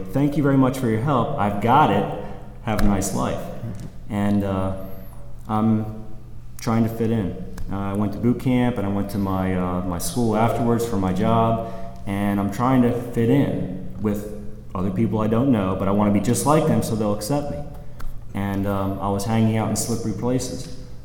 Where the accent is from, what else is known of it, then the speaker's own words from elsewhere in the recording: Baltimore, Maryland, United States; I'm from Baltimore originally, and I got sober up Baltimore to start with, and then I went to an extended treatment facility in York, Pennsylvania